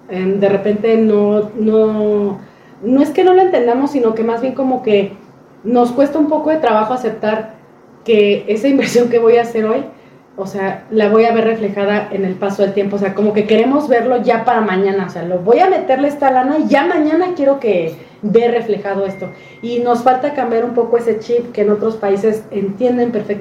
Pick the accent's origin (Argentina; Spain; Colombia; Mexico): Mexico; lo que como mexicanos tendemos a hacer mucho es ya, buscar caminos alternos